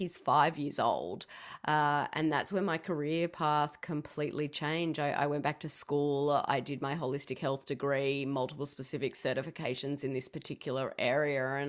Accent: Australia; now in United States; I do live in the US, but I know I don't sound like it. I am originally from Australia

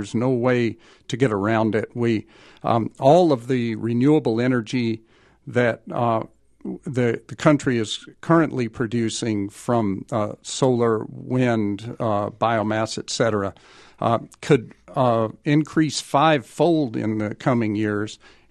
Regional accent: Georgia, United States; because I grew up in Georgia, and I know what it's like there in the summer, and it's disturbing when I go back to my hometown

